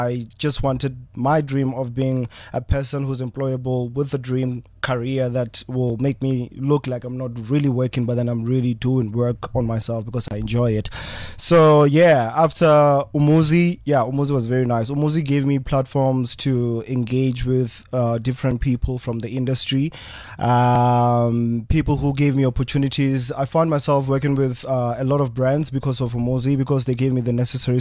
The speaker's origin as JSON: {"language": "English", "town": "Thando", "country": "South Africa", "tie": "born or raised there", "lives_now": "Johannesburg, South Africa", "said": "Yeah, I was born in Thando. Went to high school in Thando. Primary school in Thando. And after high school, I came to Johannesburg"}